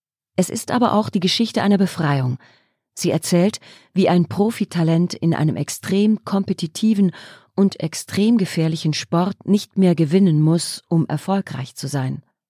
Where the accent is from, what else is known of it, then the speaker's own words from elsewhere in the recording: Austria; Das ist die Kindesentwicklung in meiner Heimat. Österreich investiert viel in den Skinachwuchs.